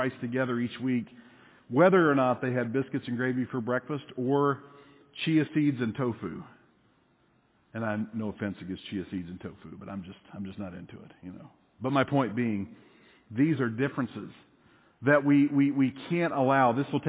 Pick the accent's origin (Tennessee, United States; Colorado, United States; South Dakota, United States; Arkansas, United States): Tennessee, United States; how much of me is thoroughly indoctrinated with the culture that I grew up in East Tennessee.